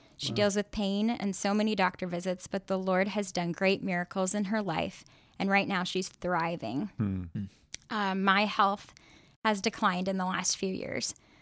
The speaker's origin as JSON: {"language": "English", "region": "Midwest", "country": "United States", "lives_now": "Washington, United States", "said": "we're originally from the Midwest and moved out to Washington over 10 years ago."}